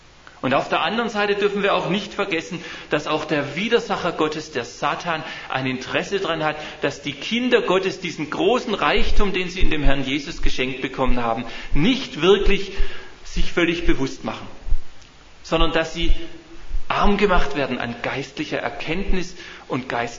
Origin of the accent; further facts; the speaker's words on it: Bietigheim-Bissingen, Baden-Württemberg, Germany; von der Gemeinde in Bietigheim-Bissingen, wo ich herkomme.